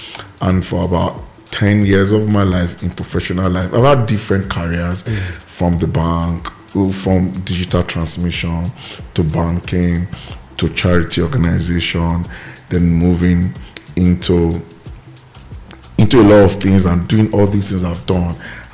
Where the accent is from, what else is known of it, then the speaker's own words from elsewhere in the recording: Nigeria; I would say I'm a proud Nigerian anywhere. Like, and being born in Nigeria, growing up in Nigeria, for someone like me, I had a lot of opportunity actually to leave Nigeria at a very tender age